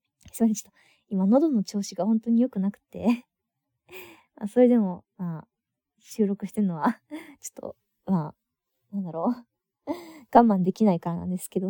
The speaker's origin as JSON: {"language": "Japanese", "region": "Okinawa", "country": "Japan", "said": "出身地は、沖縄です。はい、沖縄出身で、他のところにちょっと引っ越したりとかしてて"}